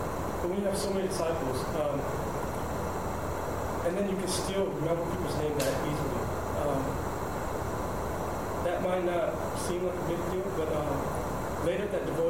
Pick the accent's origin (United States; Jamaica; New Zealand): United States; Atlanta, Georgia; Fortunately for me, Atlanta is his base in the West, and so for me growing up in Atlanta, I got a lot of personal association with him.